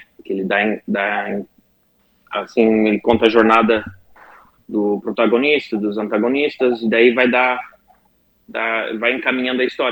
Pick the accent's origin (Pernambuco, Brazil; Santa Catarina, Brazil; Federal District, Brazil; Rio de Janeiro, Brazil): Santa Catarina, Brazil; Criciúma; born there; also born or lived in Baixada Fluminense; Pois é, eu nasci em Criciúma e residi um bom tempo na Baixada Fluminense.